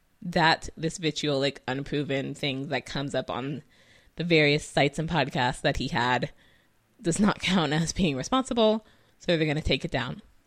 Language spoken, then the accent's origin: English; California, United States; I'm from California. I'm born and raised here and lived here most of my life.